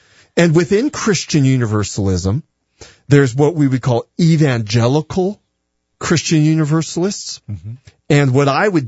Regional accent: California, United States; born there; I mean, even though I was born in California, I love New Mexico

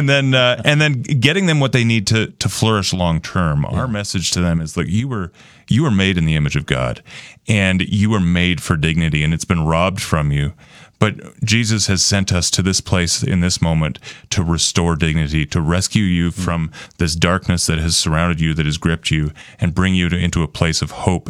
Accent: Canada; now in Albuquerque, United States; I am Canadian. Very proud of it. And I've been in Albuquerque for about 7 years now.

